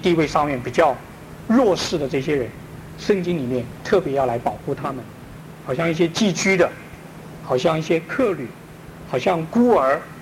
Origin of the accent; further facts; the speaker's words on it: China; 我们中国人对这个律法的规定啊，有一条是很不能够了解